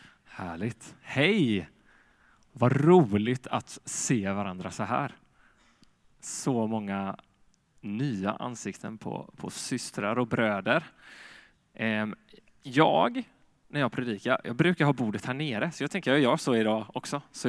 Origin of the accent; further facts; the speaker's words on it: Jönköping, Jönköping County, Sweden; om ni tycker att jag pratar annorlunda än er så kommer jag från Jönköping.